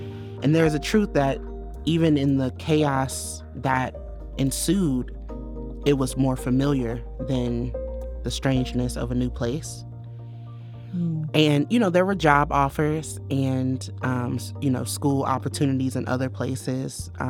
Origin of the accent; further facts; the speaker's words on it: St. Louis, Missouri, United States; we are from St. Louis, so as much as I, and St. Louis is like, we live in the show me state, right?